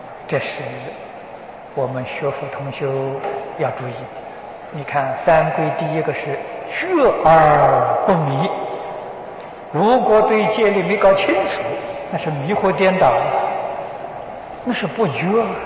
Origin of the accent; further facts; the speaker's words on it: China; 我们是现代人，我们是中国人啊，我们没有必要去学印，去做印度人